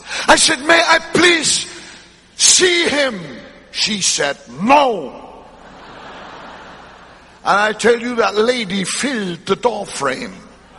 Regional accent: Hamburg, Germany; also born or lived in Frankfurt; I grew up in Hamburg and later on I lived in Frankfurt, but I'm neither a Hamburger nor a Frankfurter.

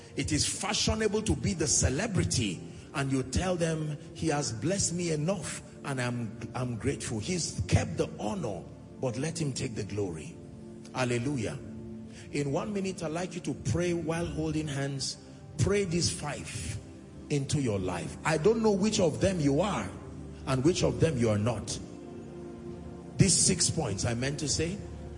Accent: Nigeria; on the Lord's side as a Nigerian

